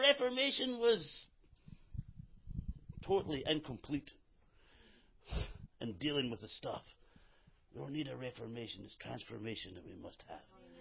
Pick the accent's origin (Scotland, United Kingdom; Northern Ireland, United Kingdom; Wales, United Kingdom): Scotland, United Kingdom; I'm Scottish. 100%. Hallelujah. As far back as I can go, I'm Scottish.